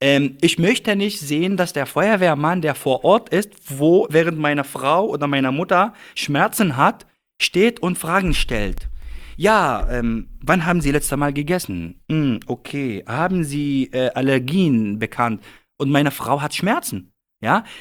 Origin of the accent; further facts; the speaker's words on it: Lebanon; now in Germany; Also ich spreche jetzt nur von Libanon, wo ich herkomme.